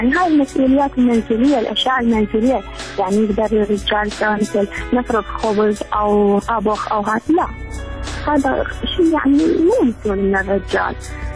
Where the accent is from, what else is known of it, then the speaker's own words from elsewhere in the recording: Najaf, Najaf Governorate, Iraq; من النجف، وخريجة معهد معلمات، وصالي 5 سنين متعينة ومن النجف